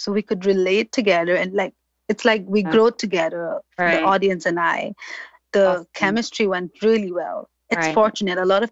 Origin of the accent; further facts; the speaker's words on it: Imphal, Manipur, India; Oh, my hometown, Imphal, Manipur, every time.